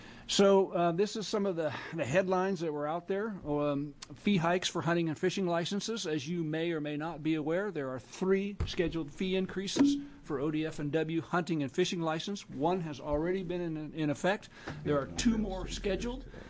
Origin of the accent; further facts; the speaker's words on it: Heppner, Oregon, United States; now in Sisters, United States; I'm living in Sisters right now, going back and forth. I actually grew up in Heppner. I was born in Heppner, so I know.